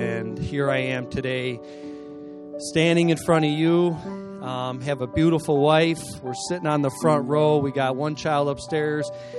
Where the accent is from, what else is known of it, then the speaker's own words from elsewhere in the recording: Attica, New York, United States; I was born and raised in Attica, New York. And I'm just a farm boy.